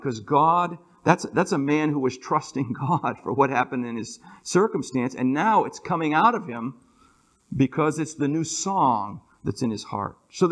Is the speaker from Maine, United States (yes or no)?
yes; Maine, United States; I grew up in Maine